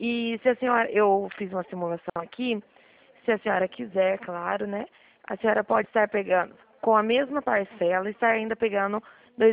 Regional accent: Dracena, São Paulo, Brazil; eu sou aqui de Dracena, estado

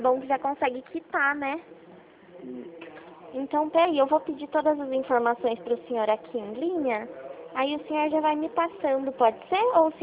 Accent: Itu, São Paulo, Brazil; Não, eu sou de Itu.

